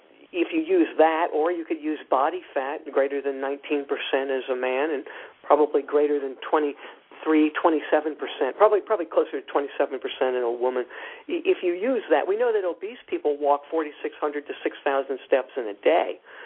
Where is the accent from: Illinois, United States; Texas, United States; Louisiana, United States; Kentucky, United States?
Louisiana, United States; New Orleans; I do regularly on CBS, affiliated in my hometown, New Orleans